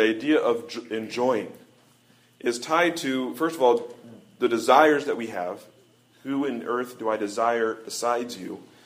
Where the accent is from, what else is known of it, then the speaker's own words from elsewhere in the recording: United States; we may not be an official head of state, but as an American, we do represent America, the United States of America.